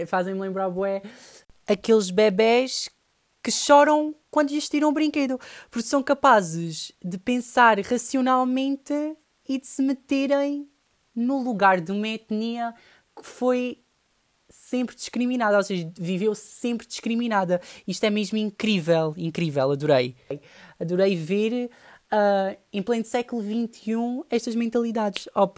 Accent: Elvas, Alentejo, Portugal; tenho 19 anos e venho de Elvas de Alentejo.

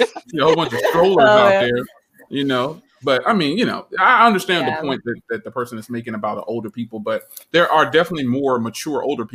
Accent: East Coast, United States; It might be because I'm from the East Coast and we don't hold nothing back.

